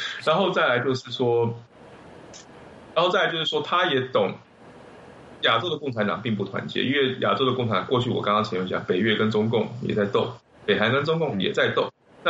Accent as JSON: {"language": "Chinese", "region": "Guangdong", "country": "China", "also_born_or_lived": "Taiwan", "said": "我也是老广嘛，他也是老广啊"}